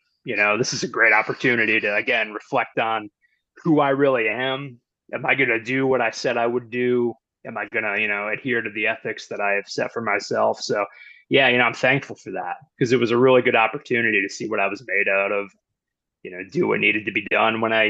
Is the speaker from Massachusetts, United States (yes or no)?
no; Pennsylvania, United States; You know, what if I got in shape when I was still in high school? And, you know, I grew up in Pennsylvania.